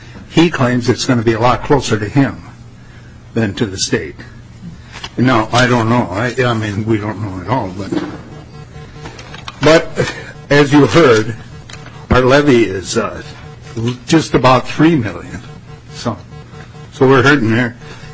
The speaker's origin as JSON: {"language": "English", "region": "Minnesota", "country": "United States", "said": "I'm from Red Lake County."}